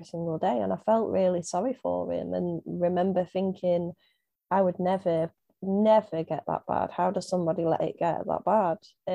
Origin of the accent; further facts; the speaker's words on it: East Midlands, United Kingdom; accent: Derbyshire; Derbyshire, as a lot of people can tell from my accent. Apparently, I have a very strong one that I never knew before, but there we go.